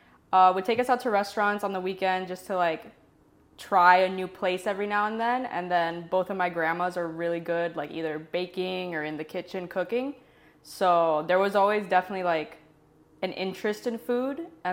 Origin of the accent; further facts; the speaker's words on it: Miami, Florida, United States; I was born in West Kendall and grew up there like my entire life, basically, until a few years ago when I moved kind of more, a little more east. But even then, like Miami purebred